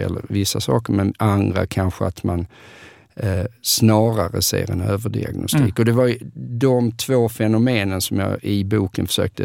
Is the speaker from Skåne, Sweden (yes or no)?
yes; Åkarp, Skåne, Sweden; also born or lived in Lund; jag är ju uppvuxen i Åkarp, men vid 12 års ålder så flyttade vi till Lund.